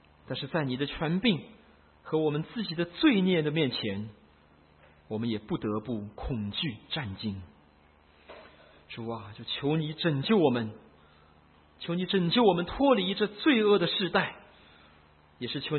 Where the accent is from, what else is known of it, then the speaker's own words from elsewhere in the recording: China; 所以假如今天耶稣来找我们中国人的话，我们也一样会把他钉在十字架上。